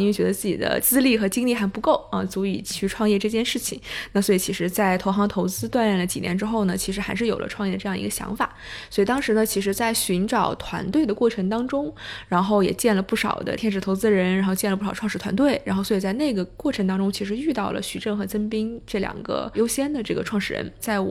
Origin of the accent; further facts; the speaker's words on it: China; 我其实是土生土长的中国人，然后呢但是在国外有读过一段时间书，所以其实是一段时间的北京大学的经历，然后同时有一段时间国外的海外留学经历。但回国之后其实就去了投行，在香港待了1年多，然后之后就到了国内做投资